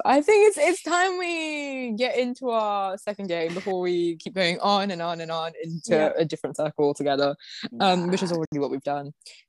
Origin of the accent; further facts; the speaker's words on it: United Kingdom; I'm like, hey, I'm flexing being British all of a sudden. Never have I flexed that in my life.